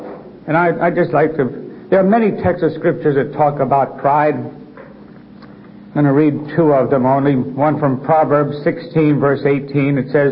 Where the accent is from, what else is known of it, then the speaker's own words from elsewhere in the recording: Merchantville, New Jersey, United States; She and her father and mother, and we grew up in Merchantville, New Jersey.